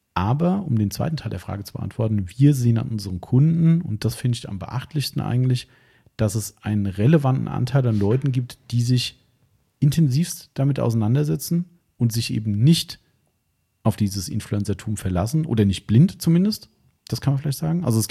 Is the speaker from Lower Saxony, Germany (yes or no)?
no; Hesse, Germany; Also ich bin da hier aus dem Taunus.